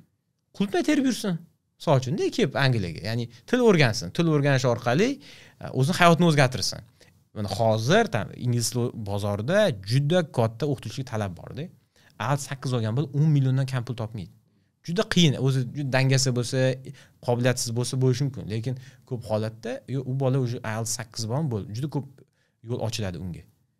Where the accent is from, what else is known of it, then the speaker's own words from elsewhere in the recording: Surxondaryo Region, Uzbekistan; born there; also born or lived in Tashkent; men misol uchun Qoraqalpog'istonda tug'ilmadim-da, Surxondaryoda tug'ildim, keyin Toshkentga ko'chib keldik.